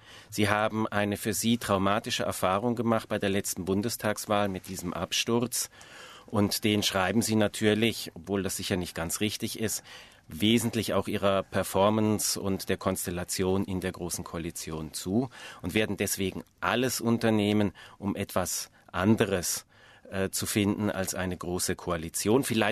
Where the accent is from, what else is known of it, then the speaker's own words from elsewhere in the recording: Switzerland; Wenn es ums Wünschen geht, wünsche ich mir als Schweizer nur, dass die deutsche Kavallerie im Stall bleibt.